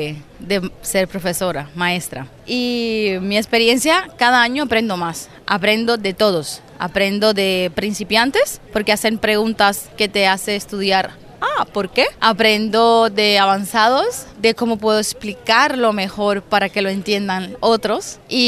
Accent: Havana, Cuba; now in Spain; Vengo de Cuba, de La Habana, y actualmente vivo en España.

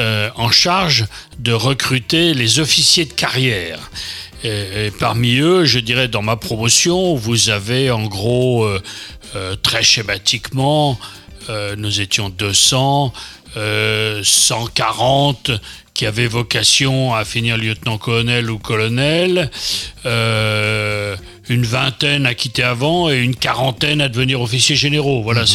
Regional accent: Paris, Île-de-France, France; born there; Je suis né à Paris.

